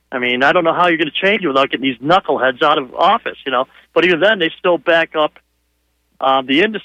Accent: Georgia, United States; now in Florida, United States; I'm from Georgia originally, and I've been in Florida for like 25 years, though

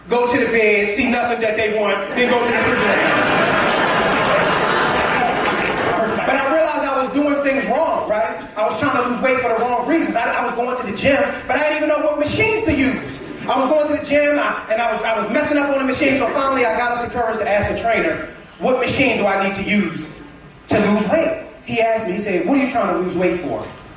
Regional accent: Philadelphia, Pennsylvania, United States; And we got a dish in the States, right? I'm from Philadelphia.

